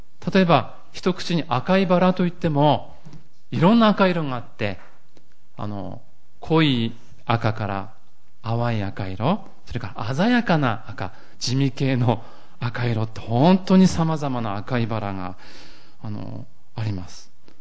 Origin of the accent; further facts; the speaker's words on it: Murayama, Yamagata, Japan; 私の実家が山形の村山というところにありまして、今母が一人でそこに暮らしております。